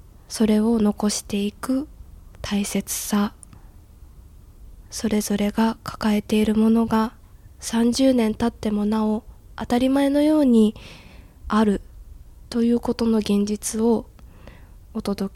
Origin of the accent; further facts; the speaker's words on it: Iwaki, Fukushima, Japan; now in Tokyo, Japan; 東京で暮らしている時間の方が長くなったはなったんですけれどもそれでも変わらない自分のふるさと自分が自分に戻れる場所というかこういわきに降り立っただけでなんかこうふーっと肩の力が抜ける瞬間があるんですよね。